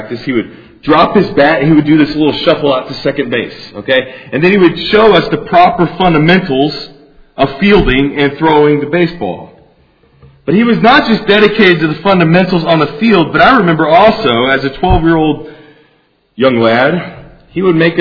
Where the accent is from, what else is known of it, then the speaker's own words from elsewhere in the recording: Huntsville, Alabama, United States; but I grew up here in Huntsville, the son of an engineer, and growing up here in Huntsville, I played many different kinds of sports.